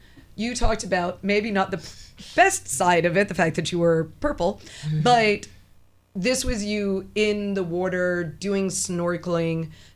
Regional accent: Eleuthera, Bahamas; I was born and raised in Eleuthera, right? So I was very lucky.

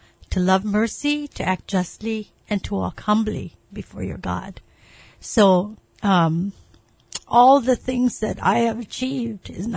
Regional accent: Hawaii, United States; I grew up in the McCully and McKinley High School area. And I had a very, simple childhood.

